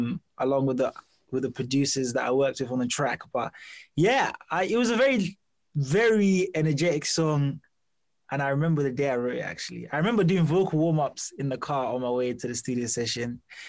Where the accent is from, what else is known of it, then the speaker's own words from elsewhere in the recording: Zimbabwe; because I'm from Zimbabwe, I'm influenced by the lingo, by the way we do things and say things.